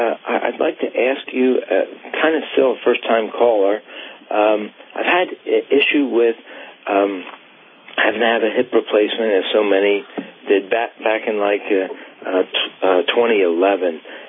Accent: New Jersey, United States; I'm from New Jersey.

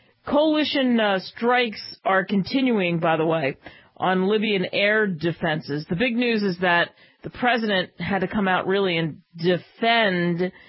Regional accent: United States; And it's so infuriating because, to me, as an American, the pictures are clear.

